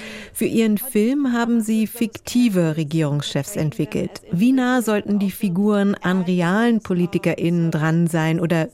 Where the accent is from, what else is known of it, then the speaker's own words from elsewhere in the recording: Germany; Als Deutsche bin ich natürlich an der deutschen Bundeskanzlerin interessiert